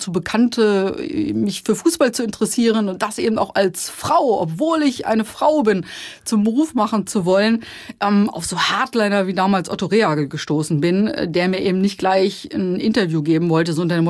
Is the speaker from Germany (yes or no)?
yes; Lower Saxony, Germany; Ich komme aus dem Harz, VfR Osterode ist unsere Heimatmannschaft.